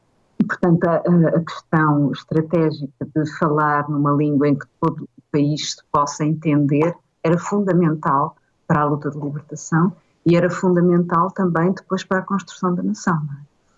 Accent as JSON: {"language": "Portuguese", "country": "Portugal", "said": "Eu, como portuguesa"}